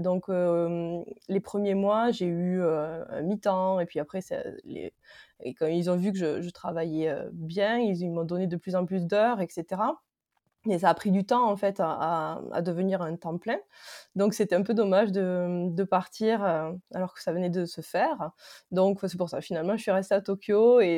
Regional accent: Albi, Occitanie, France; je venais d'Albi

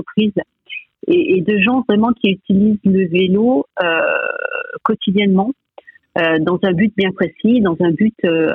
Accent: Auvergne-Rhône-Alpes, France; moi, je viens de la campagne, je viens de la Drôme, d'un petit village de la Drôme.

